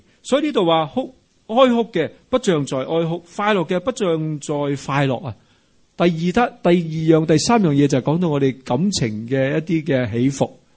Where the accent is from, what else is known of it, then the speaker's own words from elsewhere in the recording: Hong Kong; 我哋香港人咧好多美食系咪？